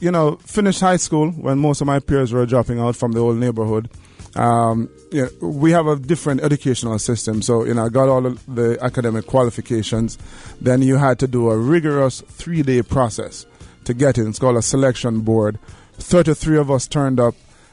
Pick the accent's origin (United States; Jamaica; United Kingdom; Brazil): Jamaica; I talk about my growing up in Jamaica